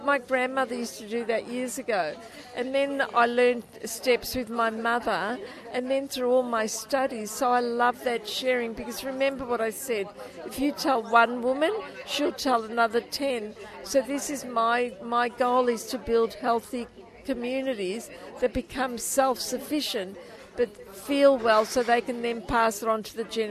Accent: Australia; growing up in Australia, I just love helping women

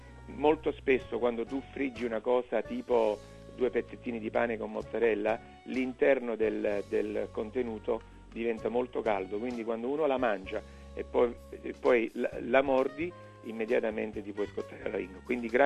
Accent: Naples, Campania, Italy; ovviamente io sono napoletano

